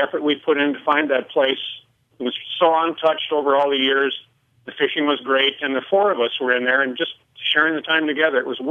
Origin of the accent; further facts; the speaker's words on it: Cloquet, Minnesota, United States; Fast forward to growing up in Cloquet and doing all the things that kids used to do, there was an issue in our town involving a black bear that came through town